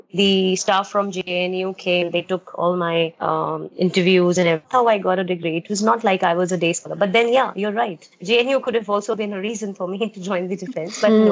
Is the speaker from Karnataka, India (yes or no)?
no; Indore, Madhya Pradesh, India; English is a second language; So I am from Indore, and it is in Madhya Pradesh, the center of India